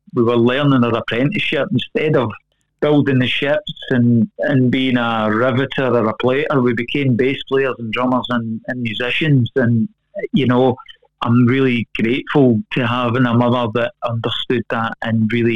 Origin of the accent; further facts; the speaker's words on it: Glasgow, Scotland, United Kingdom; And the fact that we came from Glasgow, that really bolted on and gave us a real springboard out of there, because Glasgow was an up-and-coming city.